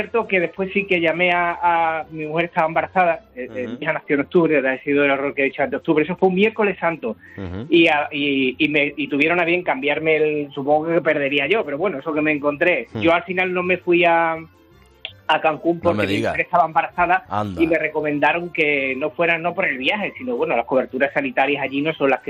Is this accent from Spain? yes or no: yes; Villafranca de los Barros, Extremadura, Spain; Yo soy de Villafranca de los Barros, me tuve que desplazar a Badajoz porque era el local concertado.